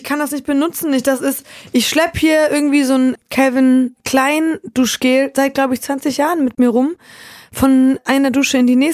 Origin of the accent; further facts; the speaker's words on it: Lesser Poland, Poland; Bielitschka ist in der Nähe von Krakau, da wo ich groß geworden bin.